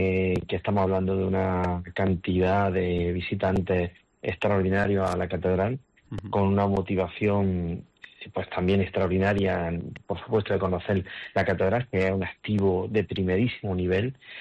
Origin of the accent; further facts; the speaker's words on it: Jaén, Andalusia, Spain; born there; a nivel personal para mí era muy importante porque nací en Jaén.